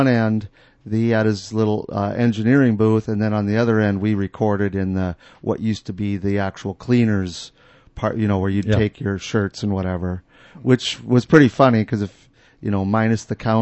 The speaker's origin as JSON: {"language": "English", "town": "Hallock", "region": "Minnesota", "country": "United States", "tie": "born or raised there", "said": "one of my best friends from my hometown of Hallock, which is up on the Canadian border"}